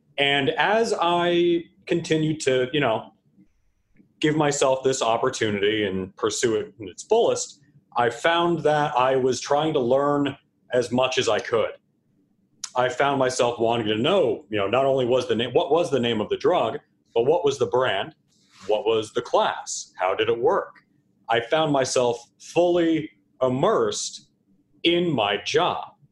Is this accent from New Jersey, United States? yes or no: yes; New Jersey, United States; now in Maine, United States; I initially started out as a technician in a community pharmacy back in New Jersey, my home state. I actually found my way to Maine through a friend of mine